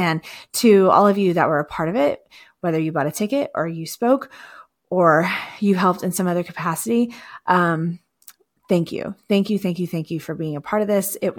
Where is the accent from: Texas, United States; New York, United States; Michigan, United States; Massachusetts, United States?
Texas, United States; Houston; We're bringing it back home to my hometown of Houston, Texas. I'm really, really excited about that. I love this city.